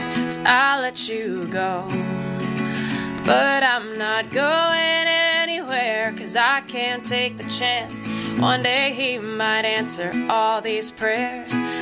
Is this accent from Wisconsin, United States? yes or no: no; West Virginia, United States; born there; I was born in West Virginia, but I don't really have much of a drawl to me.